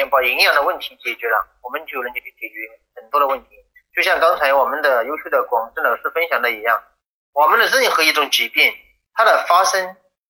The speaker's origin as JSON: {"language": "Chinese", "region": "Guizhou", "country": "China", "said": "我是来自贵州的"}